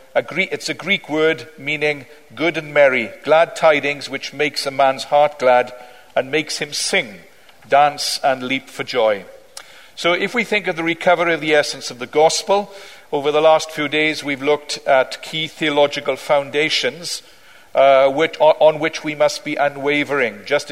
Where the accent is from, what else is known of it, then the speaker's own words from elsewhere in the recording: Wales, United Kingdom; as a Welshman can